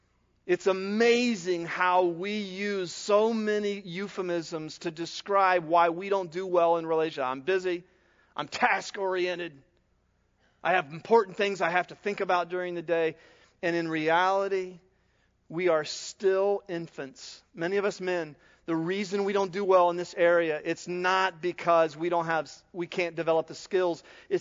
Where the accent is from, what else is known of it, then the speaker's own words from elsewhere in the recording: Ohio, United States; I was coming over Statens Bridge Road in my hometown, and it was September 17th, 1979, and there had been a severe flood in our area, and Muskingum River was flooded over its banks.